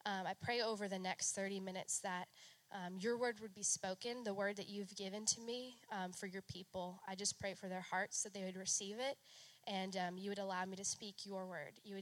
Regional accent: New Hampshire, United States; I grew up in New Hampshire, so there's like three stories in every house, and basements exist because it's not the swamp of Florida.

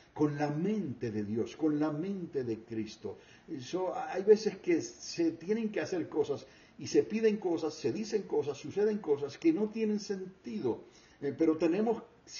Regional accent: Puerto Rico; En mi tierra, allá hay un fuerte enorme que los españoles construyeron y se le llama el fuerte de El Morro, ¿no?

